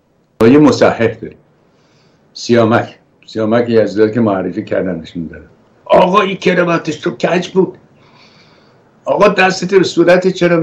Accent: Iran; من نه سیاسیم نه حزبیم، من ایرانیم، عاشق وطنم

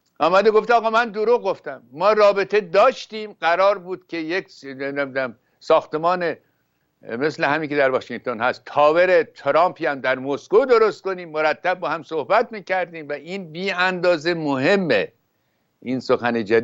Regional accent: Iran; ما ایرانی هستیم، خود رو دست کم گرفتیم.

